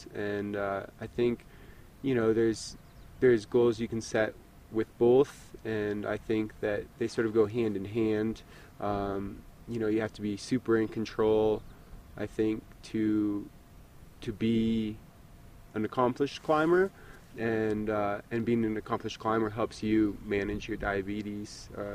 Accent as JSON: {"language": "English", "town": "Portland", "region": "Oregon", "country": "United States", "said": "I'm from Portland, Oregon."}